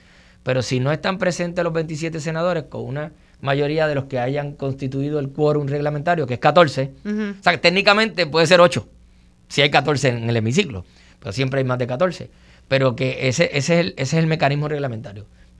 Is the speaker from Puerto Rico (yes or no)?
yes; Puerto Rico; Yo promuevo ese respeto entre los puertorriqueños